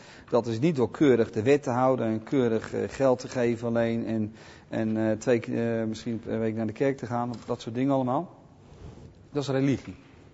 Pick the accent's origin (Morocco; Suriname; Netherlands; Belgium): Netherlands; als Nederlander vind ik het toch wel leuk om een keer naar het Rijksmuseum te gaan